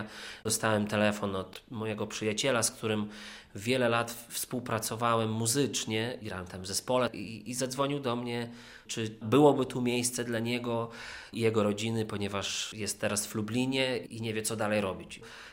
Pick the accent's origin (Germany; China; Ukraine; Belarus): Ukraine; Rivne, Rivne Oblast; Pochodzę z Równego i mam tam mamę, ojca i babcię.